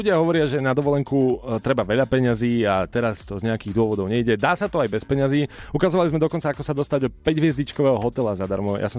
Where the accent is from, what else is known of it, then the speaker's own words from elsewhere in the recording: eastern Slovakia, Slovakia; ale keďže ja som z východu.